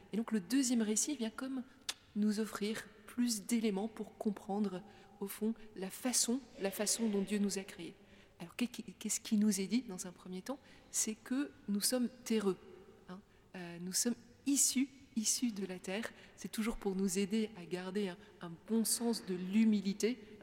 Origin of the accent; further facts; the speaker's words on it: Brussels, Belgium; born there; Moi, je suis né à Bruxelles. Je pense que ça m'a marqué, c'est évident.